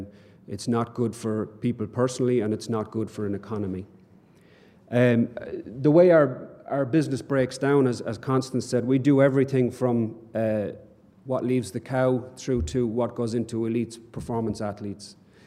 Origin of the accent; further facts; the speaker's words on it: Ireland; moved away as an adult; now in United States; there's a slight hint of Irishness behind 6 years of living in the US. It's barely detectable, but it's there.